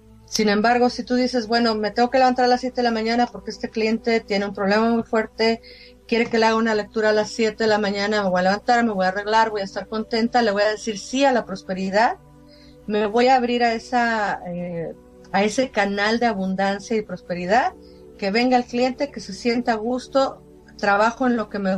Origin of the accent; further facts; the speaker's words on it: Mexico; somos los dos somos mexicanos y tenemos esta cultura en México.